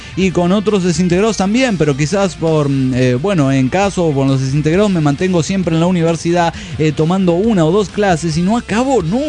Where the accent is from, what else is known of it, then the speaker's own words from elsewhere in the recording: El Salvador; now in United States; fue conmigo a El Salvador para Año Nuevo para conocer mi pueblo y mi familia.